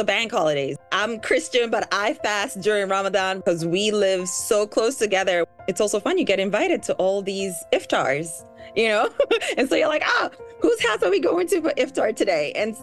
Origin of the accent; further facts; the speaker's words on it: Tanzania; first language Swahili; English is a second language; That's right. I come from Tanzania